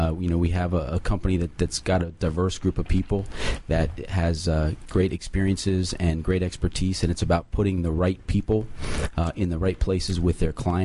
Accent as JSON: {"language": "English", "town": "Rockville", "region": "Maryland", "country": "United States", "said": "I'm from the area, Rockville, Maryland."}